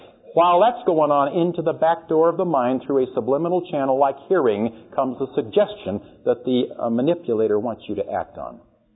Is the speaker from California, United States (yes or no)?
yes; Santa Monica, California, United States; I was born in Santa Monica. From where I was born and grew up, you could about take a handful of buckshot and hit every studio in the L.A. area.